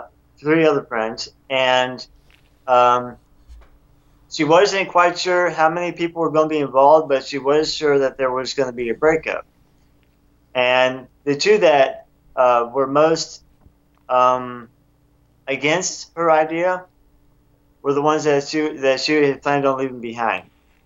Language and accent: English; Arkansas, United States; And he's from California, I'm from Arkansas